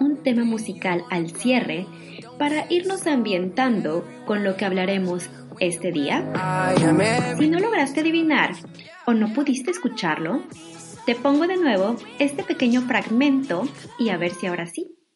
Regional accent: Mexico; now in Germany; una mexicana viviendo en Alemania

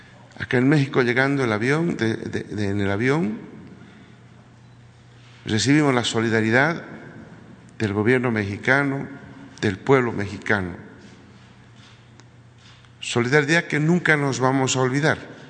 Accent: Bolivia; recuperamos la patria para los bolivianos, recuperamos la demo

